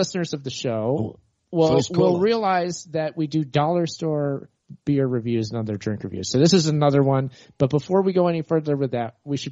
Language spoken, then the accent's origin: English; California, United States; I'm from Southern California, but I'm tripping up here.